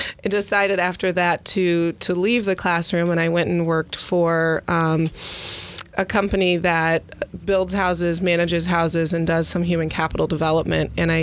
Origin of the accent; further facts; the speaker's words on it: Illinois, United States; now in St. Louis, United States; I grew up in Central Illinois and had a brother that lived in Wildwood here in St. Louis County.